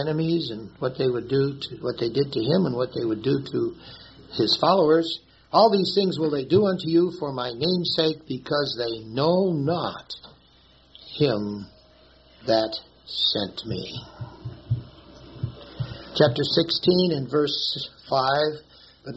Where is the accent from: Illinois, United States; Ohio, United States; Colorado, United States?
Illinois, United States; Wilmette; I was raised in Wilmette, Illinois, and there's a Baha'i temple there right at the harbor of Wilmette.